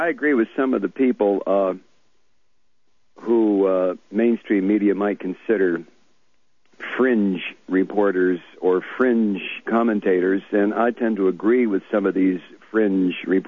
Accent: Toledo, Ohio, United States; I was not brought up in the South, but I was brought up in Toledo, Ohio.

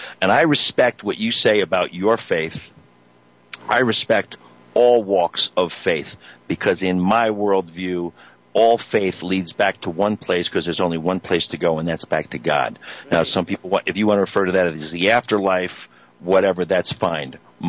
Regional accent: Colorado, United States; in my home state here of Colorado

